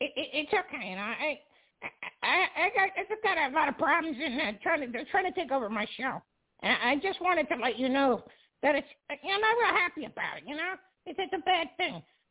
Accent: Boston, Massachusetts, United States; I'm from Boston, Massachusetts. I'm from Boston.

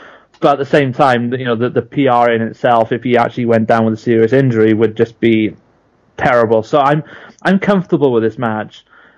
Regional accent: Wales, United Kingdom; I'm a Welshman, so I, you know, I instantly go to the sheep.

